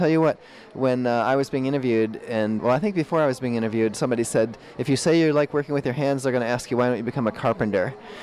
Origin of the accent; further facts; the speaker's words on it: Twinsburg, Ohio, United States; I grew up in Twinsburg.